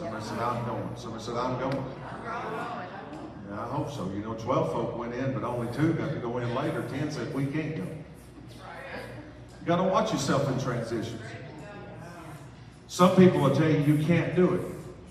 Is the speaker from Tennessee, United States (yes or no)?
yes; Tennessee, United States; I'm from Tennessee, so we got Target, J.C. Penney.